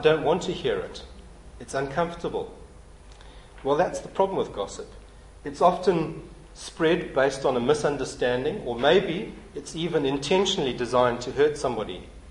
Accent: Zimbabwe; when I was a youngster growing up in Rhodesia. I was in primary school. I was probably 7 or 8.

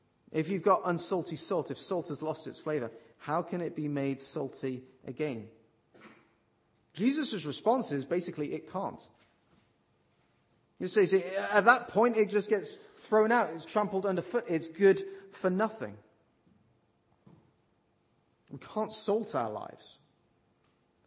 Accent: West Midlands, United Kingdom; accent: West Midlands; And whether I speak with a West Midlands accent or not doesn't change the fact that I'm from the West Midlands.

